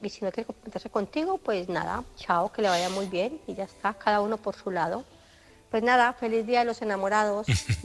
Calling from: Barcelona, Catalonia, Spain; de Barcelona.

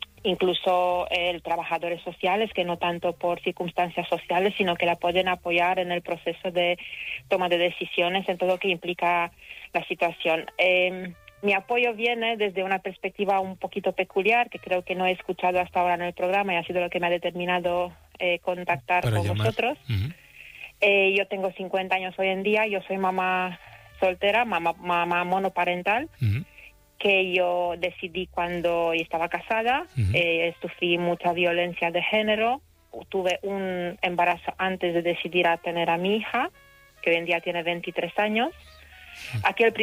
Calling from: Castellón, Valencian Community, Spain; Yo os llamo de Castellón, soy una corresponsal de Castellón

